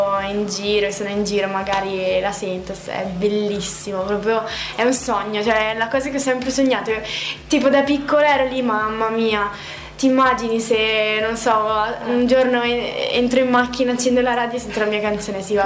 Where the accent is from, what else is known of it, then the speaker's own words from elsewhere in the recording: Verona, Veneto, Italy; io la vedevo molto molto spesso l'Arena da fuori, perché comunque vabbè, sono di Verona.